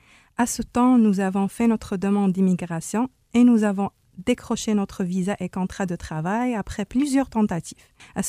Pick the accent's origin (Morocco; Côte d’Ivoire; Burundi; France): Morocco; also born or lived in Casablanca; Mon beau pays, le Maroc, c'est un pays touristique